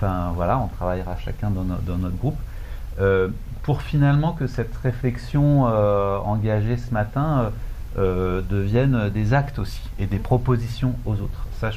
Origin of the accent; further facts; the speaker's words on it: France; c'est parce qu'on est Français